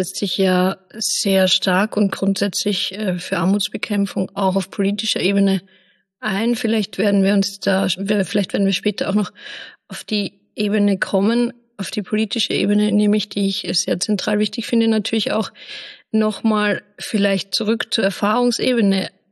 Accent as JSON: {"language": "German", "region": "Vienna", "country": "Austria", "tie": "born or raised there", "said": "also jetzt auch im Vergleich zu meiner Heimatstadt Wien oder zu Berlin"}